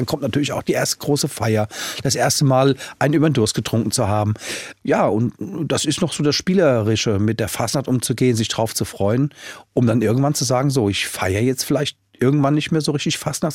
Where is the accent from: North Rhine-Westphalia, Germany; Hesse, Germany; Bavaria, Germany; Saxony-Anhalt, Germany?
Hesse, Germany; Frankfurt; würden wir es uns als Frankfurter einfach mal trauen